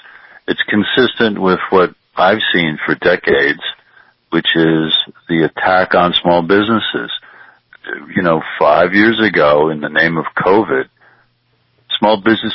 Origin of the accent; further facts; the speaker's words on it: New Jersey, United States; also born or lived in Manhattan, New York; now in California, United States; Now, I'm a native New Yorker. I live in California now, but my parents were born and raised in Manhattan. I lived in Manhattan as a young man, a childhood in New Jersey, and then I was a young adult in Manhattan for many, many years.